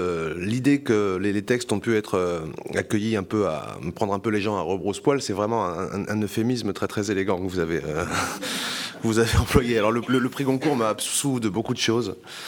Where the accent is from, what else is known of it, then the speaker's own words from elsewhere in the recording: Corsica, France; la disparition de ce monde chez moi en Corse